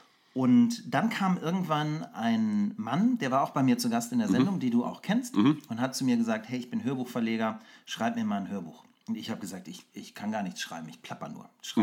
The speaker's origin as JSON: {"language": "German", "town": "Otterndorf", "region": "Lower Saxony", "country": "Germany", "tie": "born or raised there", "lives_now": "Berlin, Germany", "said": "geboren in Otterndorf an der Nordsee, im Herzen immer noch Norddeutscher, vor Mauerfall nach Berlin gekommen"}